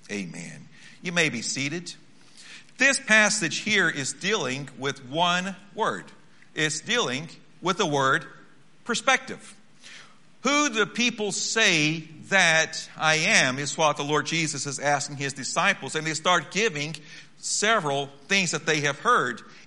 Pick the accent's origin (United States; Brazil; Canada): Brazil; I was born and raised in Brazil, but I've been back there 25 years.